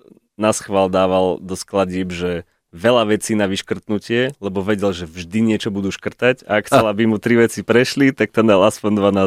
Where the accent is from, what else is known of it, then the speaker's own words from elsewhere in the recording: Banská Bystrica, Banská Bystrica Region, Slovakia; Pochádzam z Banskej Bystrice, možno na prízvuku zrovna aj počuť